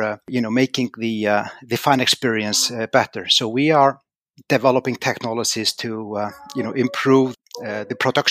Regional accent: Iceland; I left it to start an old school telecommunication company in my home country, because I felt there was like not much happening in Iceland at that time.

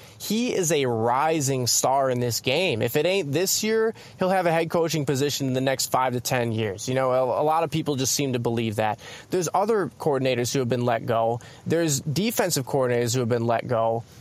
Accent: Wisconsin, United States; We bleed green and gold. We're born and raised in Wisconsin, still live in Wisconsin.

